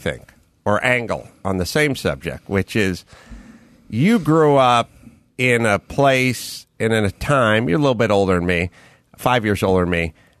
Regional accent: Los Angeles, California, United States; Okay, I grew up in Los Angeles with very progressive hippie parents

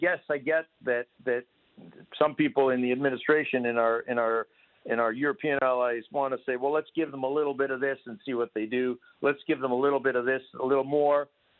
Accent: Canada; Look, I come from Canada.

